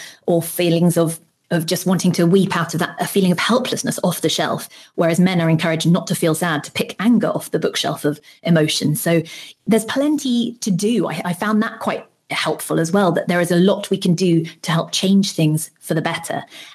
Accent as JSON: {"language": "English", "country": "United Kingdom", "said": "I'm British"}